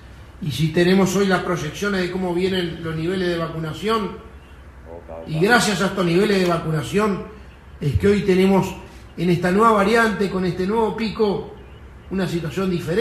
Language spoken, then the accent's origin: Spanish; Uruguay; como uruguayos